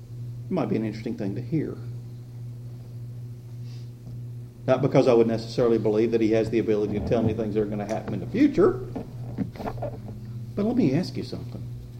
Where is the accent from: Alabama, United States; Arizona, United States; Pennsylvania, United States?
Alabama, United States; We are so far from Alabama. It's hard to imagine being 10,000 miles away from home.